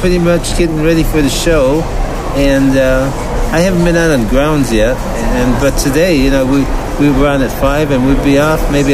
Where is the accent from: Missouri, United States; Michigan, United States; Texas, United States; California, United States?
Michigan, United States; Detroit; I'm born and bred in Detroit